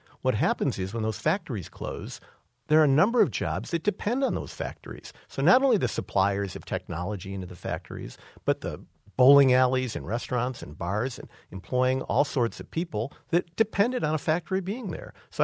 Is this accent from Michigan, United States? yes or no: yes; Detroit, Michigan, United States; I grew up in the Detroit area. So I look at what happened in Detroit with all these shuttered factories.